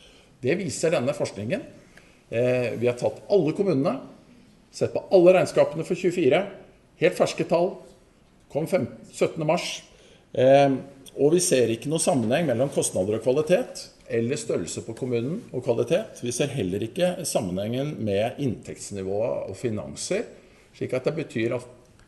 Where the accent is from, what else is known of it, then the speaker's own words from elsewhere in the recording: Bærum, Akershus, Norway; Ikke nødvendigvis der jeg kommer fra, Bærum, som driver bra og dyrt.